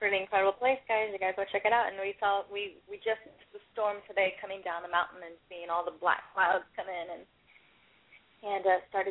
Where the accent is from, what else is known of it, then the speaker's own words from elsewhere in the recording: Tahoe, United States; Yeah, well, I'm from Tahoe, so fish used to come around a lot.